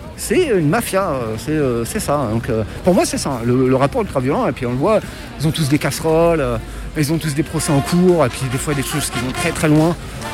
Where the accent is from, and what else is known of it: Creil, Hauts-de-France, France; born or raised there